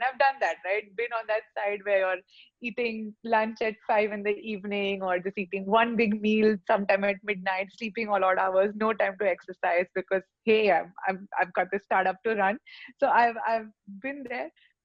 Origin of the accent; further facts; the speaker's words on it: India; English is a second language; But that, I think that's just more satisfaction being an Indian, that I got like that 2 rupees ka discount.